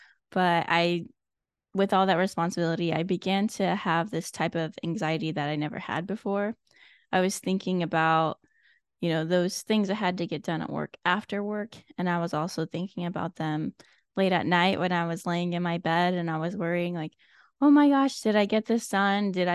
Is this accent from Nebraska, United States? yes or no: yes; Nebraska, United States; moved away as an adult; Also, growing up in Nebraska, I really wanted to get out of Nebraska, and that's why I joined.